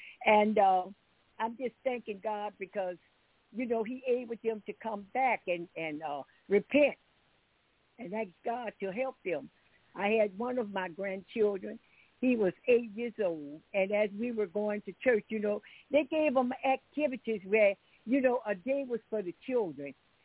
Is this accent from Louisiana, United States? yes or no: yes; New Orleans, Louisiana, United States; also born or lived in Summit, Mississippi; now in Pine Bluff, United States; And I was a native from New Orleans. I was born in Summit, Mississippi. And from age of five, I was brought to New Orleans, was raised up there until, excuse me, until Katrina came.